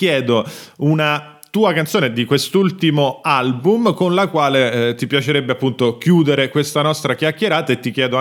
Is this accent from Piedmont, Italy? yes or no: no; Rome, Lazio, Italy; visto che siamo entrambi di Roma